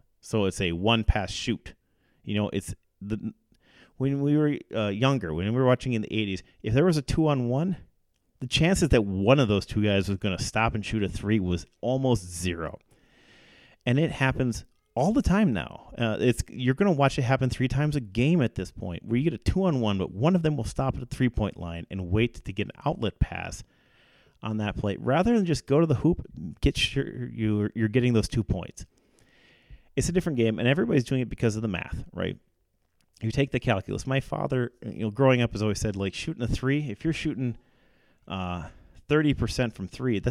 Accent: Wisconsin, United States; eventually you mentioned that we're from Wisconsin

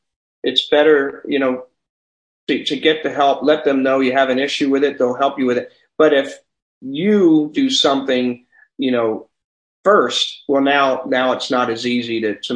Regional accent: Philadelphia, Pennsylvania, United States; Yeah, that's my hometown, baby.

